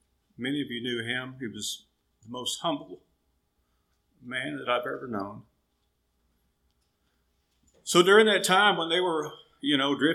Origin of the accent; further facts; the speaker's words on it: Florida, United States; also born or lived in California; They went to a community church there, and when I was four, we left California, and we moved to Florida.